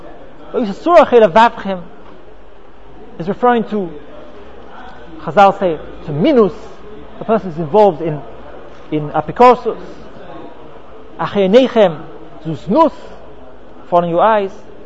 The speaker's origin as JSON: {"language": "English", "region": "London", "country": "United Kingdom", "tie": "born or raised there", "said": "When I grew up in London"}